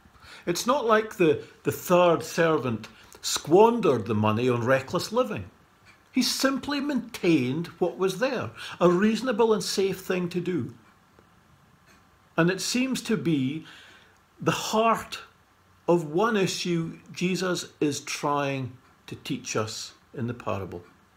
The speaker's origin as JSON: {"language": "English", "town": "Dufftown", "region": "Scotland", "country": "United Kingdom", "tie": "born or raised there", "also_born_or_lived": "Aberlour", "said": "these were the sorts of things that we got up to growing up in Dufftown and Aberlour in the 1970s and the early 80s"}